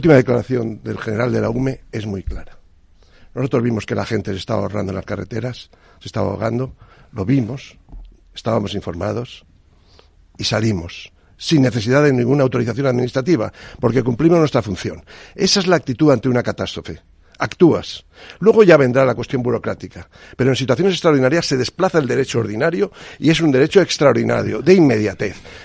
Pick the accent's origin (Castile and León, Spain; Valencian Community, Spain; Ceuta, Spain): Valencian Community, Spain; Los valencianos, yo soy valenciano.